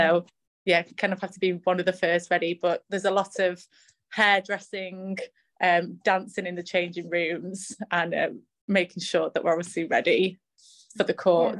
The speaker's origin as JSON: {"language": "English", "town": "Sheffield", "region": "Yorkshire and the Humber", "country": "United Kingdom", "tie": "born or raised there", "said": "so actually I grew up in England, grew up in Sheffield."}